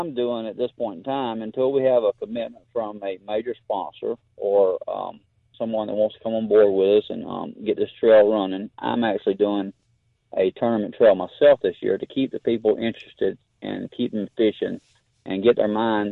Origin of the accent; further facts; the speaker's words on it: Augusta, Georgia, United States; born there; now in Lincoln, United States; I was born in Augusta, but my granddaddy had a place on the lake up here in Lincoln since 1965. And since then, I've moved up here and I live on the lake now.